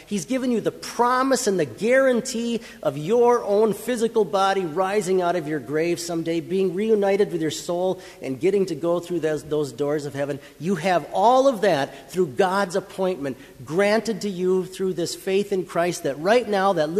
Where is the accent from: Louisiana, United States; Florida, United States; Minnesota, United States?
Minnesota, United States; Mankato; because I grew up in Mankato.